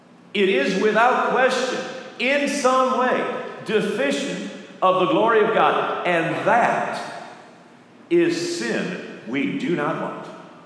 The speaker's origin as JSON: {"language": "English", "region": "Midwest", "country": "United States", "said": "I am a Midwesterner."}